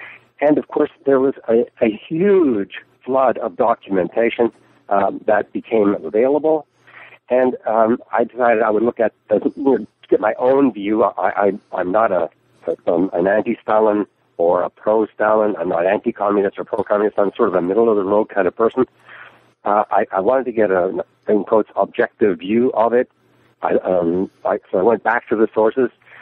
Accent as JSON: {"language": "English", "region": "Newfoundland and Labrador", "country": "Canada", "tie": "born or raised there", "also_born_or_lived": "London", "said": "I was born and raised in Newfoundland. I went to the London School of Economics in London to do my PhD."}